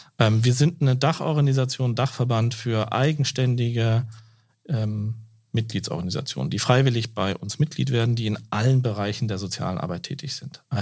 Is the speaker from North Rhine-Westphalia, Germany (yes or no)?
no; Kassel, Hesse, Germany; ich bin in Kassel zur Schule gegangen und groß geworden